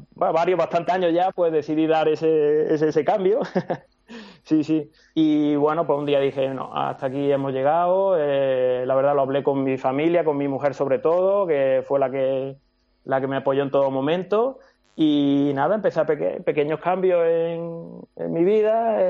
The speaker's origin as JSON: {"language": "Spanish", "country": "Spain", "said": "te preguntas de dónde eres, de España."}